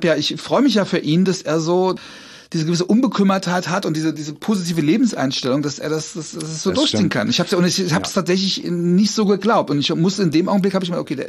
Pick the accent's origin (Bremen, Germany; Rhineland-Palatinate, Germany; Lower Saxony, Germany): Rhineland-Palatinate, Germany; Trier; Also, ich komme aus Trier und das ist da ganz, ganz verbreitet.